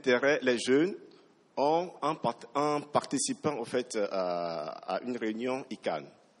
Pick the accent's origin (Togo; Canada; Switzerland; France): Togo; Lomé, Maritime; Je viens du Togo, Lomé.